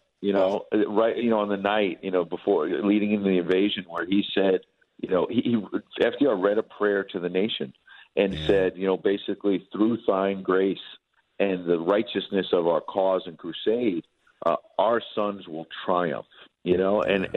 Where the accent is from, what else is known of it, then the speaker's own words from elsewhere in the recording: New York, United States; I mean, growing up in New York, you know, honestly, my dad, my mom, you know, it was always like the news